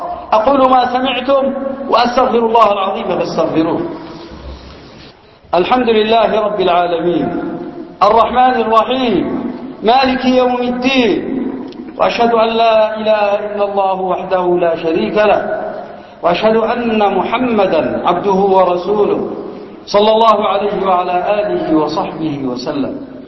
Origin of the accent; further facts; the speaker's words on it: Yemen; وعندنا باليمن تخلصنا من كوابيس كثيرة